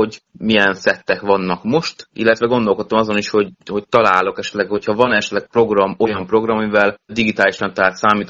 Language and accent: Hungarian; Miskolc, Borsod-Abaúj-Zemplén, Hungary; ott nőttem föl, tehát én Miskolcba születtem, 19 éves koromig ott is éltem, és igazából a gyerekkorom az Miskolchoz kötődik.